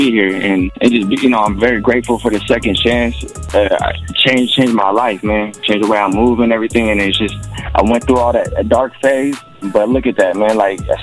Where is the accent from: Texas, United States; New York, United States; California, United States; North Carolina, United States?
California, United States; I'm from the Bay.